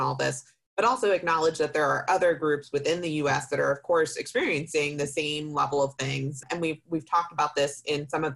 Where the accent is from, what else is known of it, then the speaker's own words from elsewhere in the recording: Mechanicsburg, Pennsylvania, United States; And I will say I grew up in Mechanicsburg, Pennsylvania, Harrisburg, Pennsylvania, which is the capital, definitely redlined.